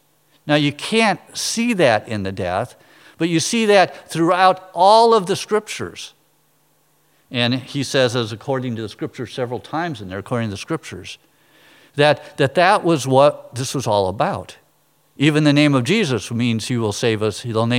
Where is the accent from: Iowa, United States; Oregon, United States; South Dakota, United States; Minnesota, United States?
Iowa, United States; Storm Lake; I was born in Storm Lake, Iowa, and my parents and grandparents and great-grandparents ran the local newspaper. So I grew up around news